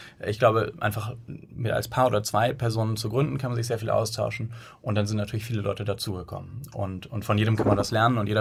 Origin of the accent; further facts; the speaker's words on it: Bonn, North Rhine-Westphalia, Germany; born there; now in Hamburg, Germany; Wir sind eigentlich geboren in Bonn und sind dann mit der Zeit nach Hamburg gezogen, nach dem Studium